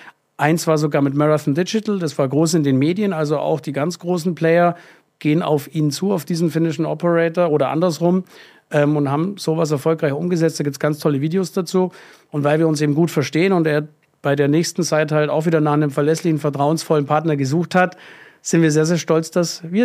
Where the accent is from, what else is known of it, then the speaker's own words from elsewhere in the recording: Augsburg, Bavaria, Germany; Augsburg ist jetzt meine Heimatstadt